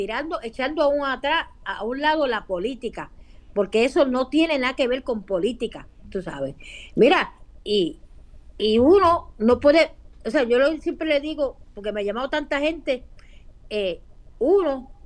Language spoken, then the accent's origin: Spanish; Puerto Rico; a la final somos todos boricuas, somos todos de esta isla tan linda, porque mira que Puerto Rico es una isla hermosa